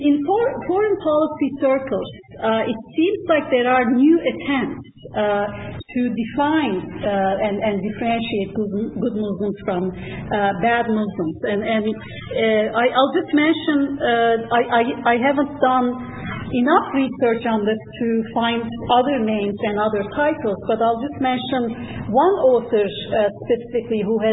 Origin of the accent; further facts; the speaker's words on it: Turkey; I'm originally from Turkey